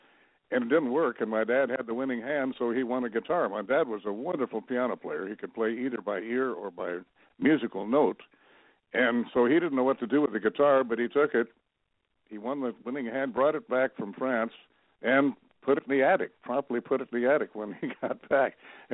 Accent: Minnesota, United States; also born or lived in Two Harbors, United States; Well, I was born in Two Harbors, Minnesota, up on the Iron Range, just off the coast of Lake Superior, but I never lived there.

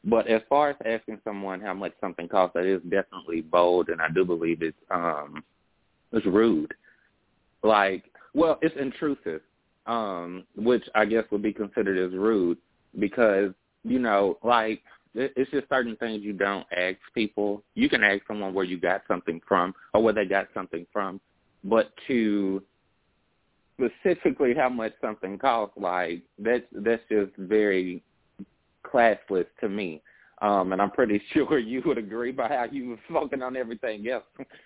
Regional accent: Little Rock, Arkansas, United States; now in Houston, United States; Hi, this is … I'm calling from Houston, originally from Little Rock, Arkansas.

